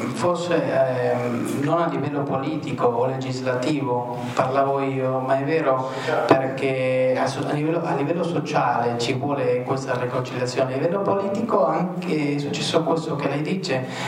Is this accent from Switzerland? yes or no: no; Argentina; E lo posso dire perché io sono argentino e questo succede spesso là.